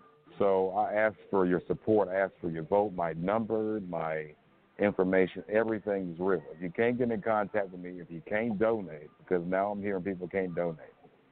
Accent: Cleveland, Ohio, United States; I'm from Cleveland, so it started here.

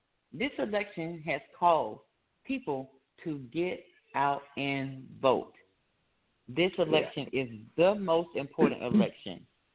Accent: Atlanta, Georgia, United States; now in Valdosta, United States; I live in a good old town of Valdosta, Georgia. I'm originally from Atlanta, by way of DeKalb County, Decatur, Towers High School, and so that's where I started, that's where I got my roots. I'm a Grady baby.

